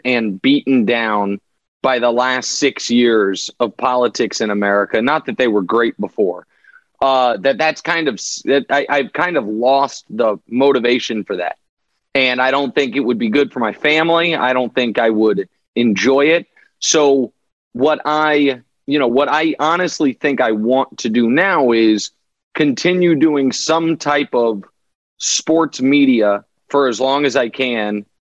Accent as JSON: {"language": "English", "town": "Kansas City", "region": "Missouri", "country": "United States", "tie": "born or raised there", "said": "Yeah, that's right. My hometown."}